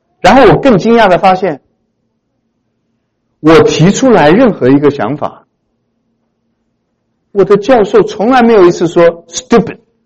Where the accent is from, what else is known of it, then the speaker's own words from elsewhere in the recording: China; 咱们那个年代的中国人就是这样子活的嘛